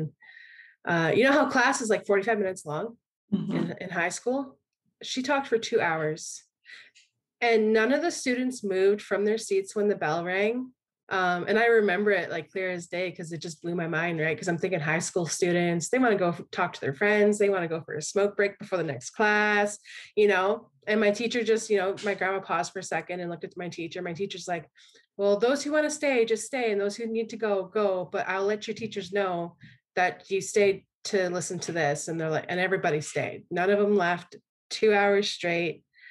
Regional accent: Gull Bay First Nation, Ontario, Canada; I am from Gull Bay First Nation. … who are from the Bear Clan.

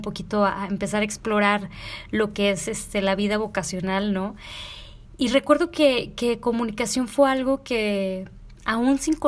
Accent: Reynosa, Tamaulipas, Mexico; now in Monterrey, Mexico; soy orgullosa de Reynosa, Tamaulipas, pero tengo ya 14 años viviendo en Monterrey, tengo 32 años

